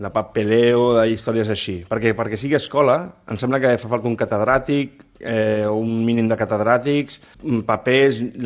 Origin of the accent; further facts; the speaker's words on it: Barcelona, Catalonia, Spain; Jo soc graciant. Jo soc de Gràcia.